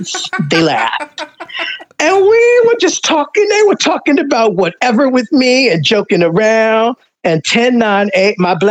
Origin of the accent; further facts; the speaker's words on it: Brooklyn, New York, United States; Born and raised in Brooklyn. I was born in Brooklyn Jewish Hospital, which is a condominium now.